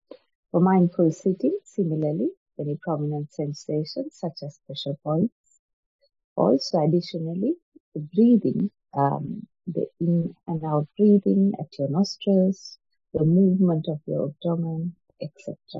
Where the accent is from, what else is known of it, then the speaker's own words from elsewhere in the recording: Sri Lanka; One of the most difficult things to bear, even as a youngster growing up in Sri Lanka, was the high heat from the sun, which was about 28 or 29 degrees.